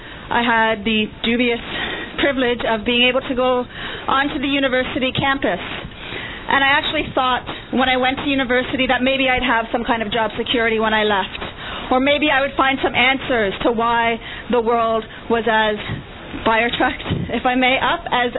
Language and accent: English; Guelph, Ontario, Canada; Because I grew up in Guelph